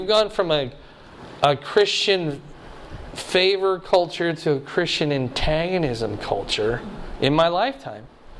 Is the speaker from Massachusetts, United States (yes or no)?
no; Iowa, United States; I grew up in Iowa. Maybe you've heard of it. State of Iowa.